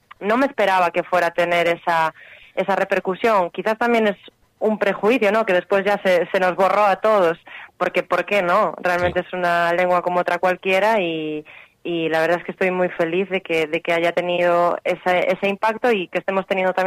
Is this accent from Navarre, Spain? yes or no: no; Galicia, Spain; born there; Pues sí, cerquita de Santiago.